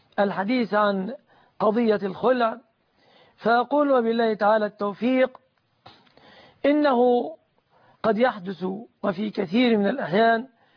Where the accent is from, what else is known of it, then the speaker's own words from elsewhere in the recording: Egypt; بلادنا مصر